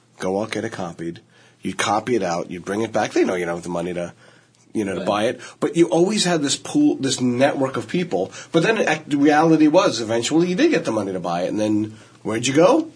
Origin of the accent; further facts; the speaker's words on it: Phoenix, Arizona, United States; I came from Phoenix, so I didn't know anyone.